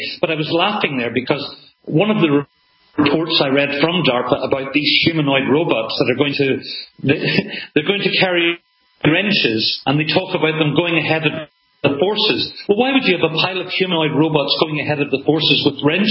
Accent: Northern Ireland, United Kingdom; because I'm from Northern Ireland, and we know about bomb disposal.

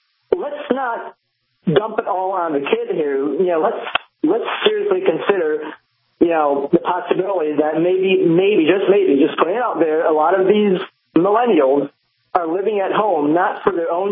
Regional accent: Chicago, Illinois, United States; now in Indiana, United States; I grew up in Chicago, but I live in Indiana now

